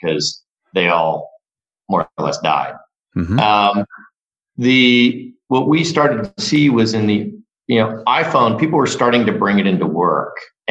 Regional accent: Midwest, United States; now in California, United States; I grew up in the Midwest.

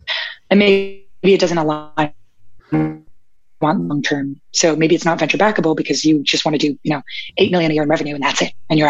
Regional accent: Canada; I'm Canadian and I recently got my US visa

